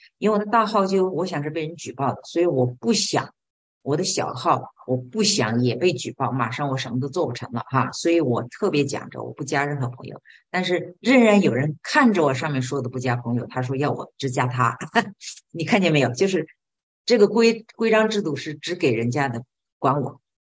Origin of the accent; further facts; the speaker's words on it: China; 这是我们中国人，我们特别要注意哈